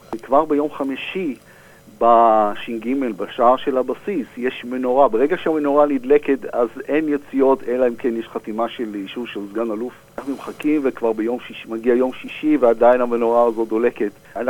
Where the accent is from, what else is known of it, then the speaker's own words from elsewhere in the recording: Herzliya, Tel Aviv District, Israel; moved away as an adult; now in Australia; הגעתי פה לאוסטרליה לפני 40 שנה, גדלתי בנוף ים בהרצליה.